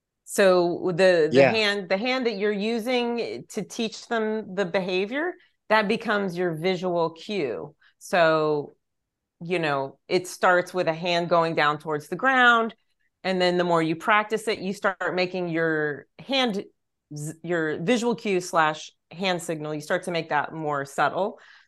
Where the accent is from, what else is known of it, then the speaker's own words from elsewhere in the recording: Texas, United States; I was always like of my small friend group, because I grew up in East Texas.